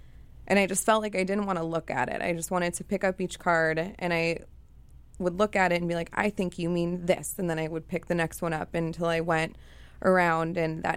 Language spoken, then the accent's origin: English; Chicago, Illinois, United States; I grew up in Chicago with a mother who was an addict and also really depressed